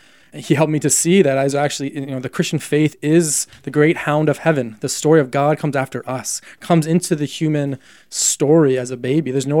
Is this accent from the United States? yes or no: no; Canada; And keep in mind, as a Canadian, it was a big ask.